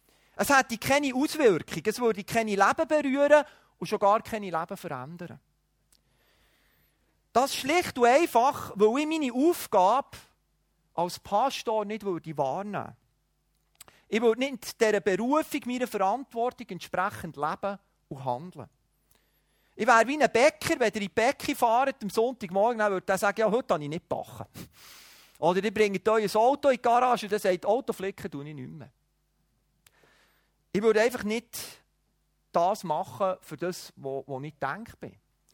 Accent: Switzerland; In der Regel ist man ja höflich, gerade als Schweizer

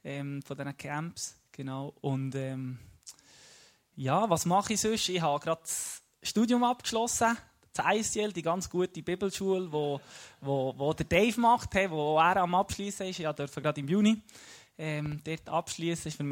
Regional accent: Rome, Lazio, Italy; now in Switzerland; Aufgewachsen in Rom. Inzwischen aber schon ein Zeitchen in der Schweiz, genau. Darum machen wir das Ganze auf Schweizerdeutsch heute.

